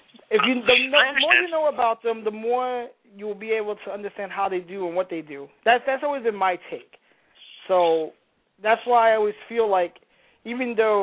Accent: New York, United States; well, I grew up in New York. I mean, so believe me, I've been here as long as you have.

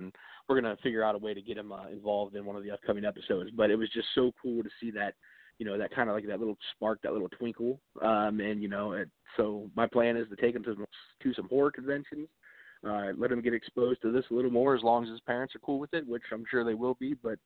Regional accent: Ohio, United States; I'm actually from Northeast Ohio, but down here in Indiana

